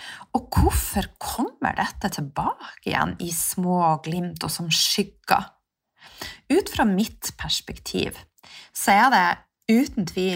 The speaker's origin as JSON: {"language": "Norwegian", "country": "Mexico", "second_language": "Norwegian", "moved": "yes", "said": "Men også når jeg kom fra Mexico"}